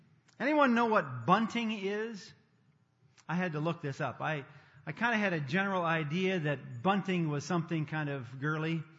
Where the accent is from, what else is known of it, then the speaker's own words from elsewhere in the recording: Wisconsin, United States; I grew up in Wisconsin, so red maple leaves are something that is always a harbinger of the feast